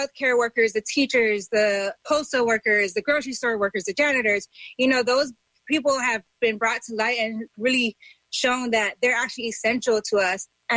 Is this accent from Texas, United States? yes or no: no; Hawaii, United States; And also as a Hawaiian native, you know, we're oppressed people as well.